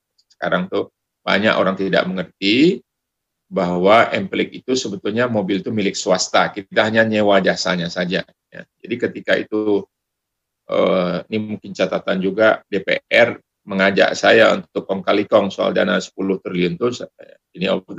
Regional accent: Sumatra, Indonesia; karena saya berasal dari Sumatera

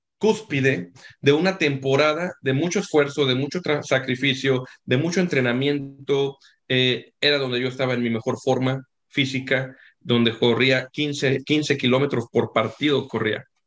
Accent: León, Guanajuato, Mexico; born there; also born or lived in Guadalajara; mi acta de nacimiento dice que soy de Guadalajara. Oficialmente soy de Guadalajara, esa es la realidad, pero en realidad nací en León. Pero mi familia, mis papás, mis hermanos, mis tíos, todos mis primos, mis abuelitos están en Guadalajara

